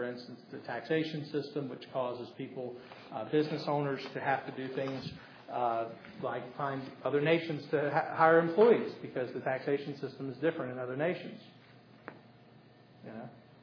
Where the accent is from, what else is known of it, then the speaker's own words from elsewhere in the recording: United States; not just because I'm an American, maybe that has some influence on it